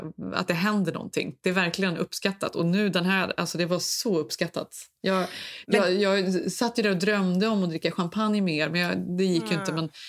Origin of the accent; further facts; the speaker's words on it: Sweden; now in United States; Men idén är så otroligt främmande, inte bara liksom ur ett ekonomiskt perspektiv för svenskar, utan det är också för att vi är ju uppe med våra barn på nätterna.